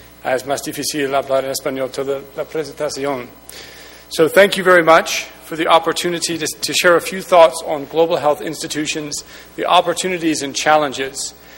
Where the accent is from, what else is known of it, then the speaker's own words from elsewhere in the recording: United States; It's my home country, the U.S.